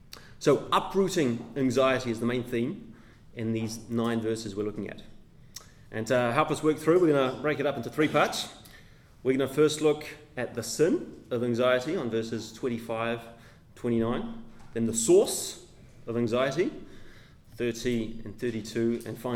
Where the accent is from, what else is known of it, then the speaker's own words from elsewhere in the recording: Northland, New Zealand; Now, I grew up in Northland, and my father had this massive veggie garden